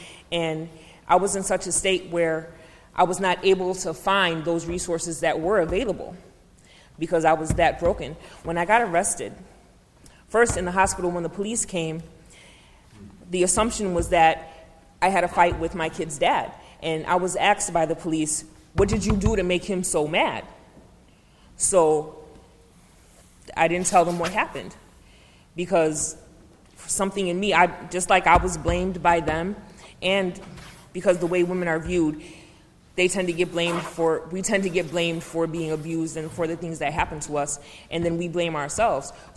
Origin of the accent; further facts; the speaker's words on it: Chicago, Illinois, United States; I'm from Uptown, and half of my family is from Englewood.